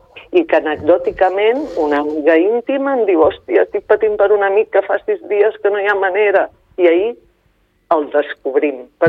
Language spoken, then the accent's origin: Catalan; Berga, Catalonia, Spain; Soc de Berga, saps?